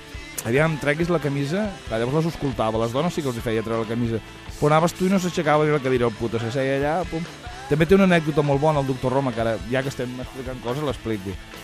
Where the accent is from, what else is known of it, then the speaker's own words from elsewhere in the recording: La Roca del Vallès, Catalonia, Spain; jo quan era petit, allà a la Roca teníem el doctor Roma